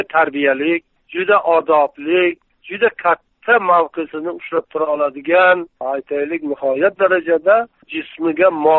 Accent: Sirdaryo Region, Uzbekistan; ma'lum darajada Sirdaryolikman.

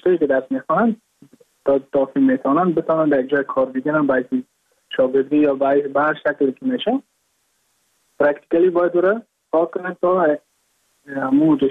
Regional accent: Mazar-i-Sharif, Balkh, Afghanistan; now in Goa, India; از مزار شریف هستم، از قریه شیرآباد که از قریای درفتاده مزار شریف بحث می باشد که ما در سال 2019 ماه جون به هندوستان آمدم

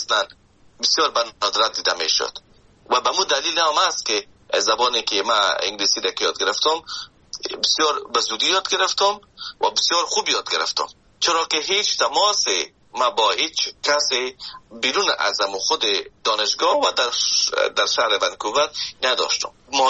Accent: Afghanistan; now in Canada

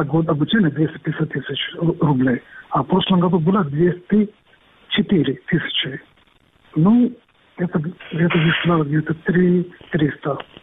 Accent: India; Russian is a second language; now in Crimea

